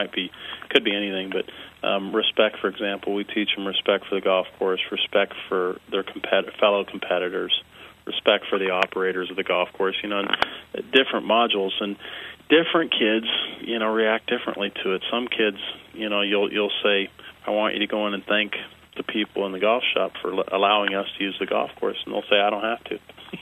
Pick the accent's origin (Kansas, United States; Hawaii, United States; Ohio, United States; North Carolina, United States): Ohio, United States; Columbus; I grew up in Columbus, Ohio, at Ohio State's 2 golf courses, and they're very busy golf courses.